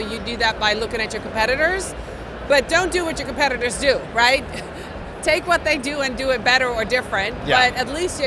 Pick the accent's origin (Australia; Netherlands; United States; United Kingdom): Netherlands; I'm from the Netherlands.